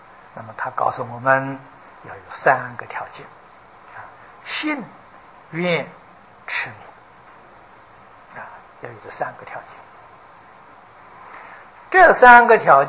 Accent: China; 我这个年龄，这个小时候在大陆啊，我们来说是逃难了，跟日本人打仗啊

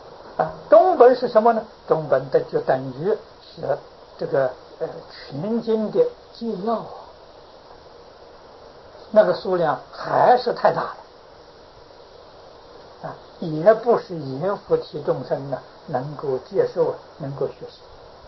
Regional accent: China; 这个古时候的印度对于文字的计算方法跟我们中国不一样，我们中国人计算是字数啊

